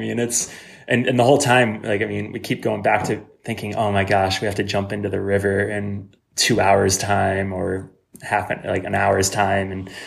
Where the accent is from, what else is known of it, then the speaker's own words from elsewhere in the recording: Missoula, Montana, United States; So I hail from Missoula, Montana, where I think it's cold in the winter.